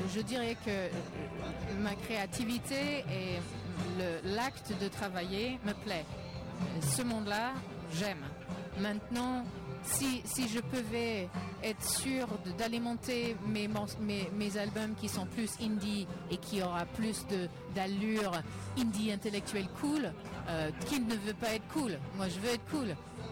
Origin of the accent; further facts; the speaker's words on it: United States; je suis américaine